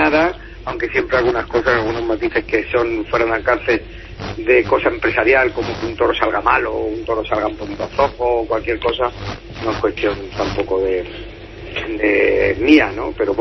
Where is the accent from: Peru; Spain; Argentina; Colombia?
Spain; Fuenlabrada, Community of Madrid; ya que yo soy de allí, de Fuenlabrada, nací y criado allí de toda la vida